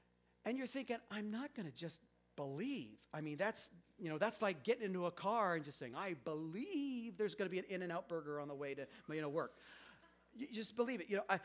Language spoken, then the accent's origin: English; Texas, United States; born there; of course I'm a Christian and an American. I was born in Texas.